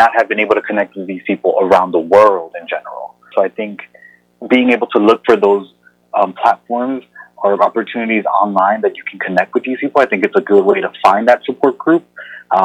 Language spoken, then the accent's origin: English; New York, United States; being born and raised in New York, I'm so used to like getting on the train, being on the go